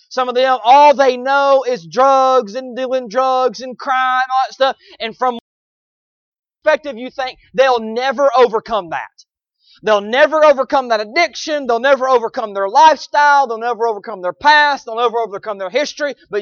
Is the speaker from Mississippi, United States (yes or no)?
yes; Mississippi, United States; born there; as much as I love the South and thank God I was born in the South, I am not an American first. I am not a Mississippian first.